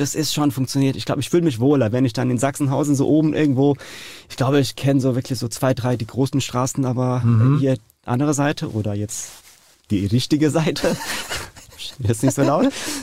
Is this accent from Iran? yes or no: yes; Isfahan, Iran; German is a second language; now in Germany; Ich komme aus dem Iran, Isfahan, ziemlich in der Mitte. Das ist eine sehr, sehr historische Stadt.